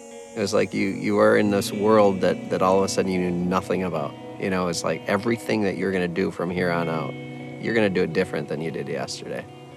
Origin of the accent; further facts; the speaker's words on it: Vadnais Heights, Minnesota, United States; I grew up in Vadnais Heights, which is in St. Paul, just north of downtown St. Paul.